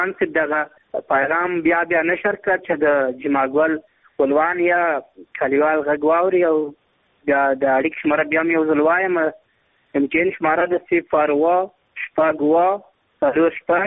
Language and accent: Pashto; Zabul, Afghanistan; زه د زابل ولایت یم